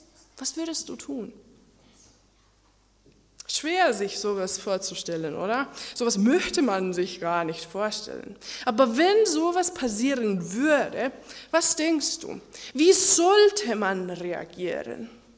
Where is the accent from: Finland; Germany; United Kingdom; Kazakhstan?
Finland; Ich komme aus Finnland, also war es für mich auch eine Herausforderung, den Namen richtig auszusprechen